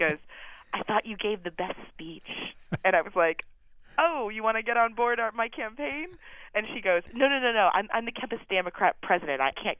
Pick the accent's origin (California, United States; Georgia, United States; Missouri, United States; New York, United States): California, United States; Los Angeles; You know, this is my summer at home. I'm from Los Angeles.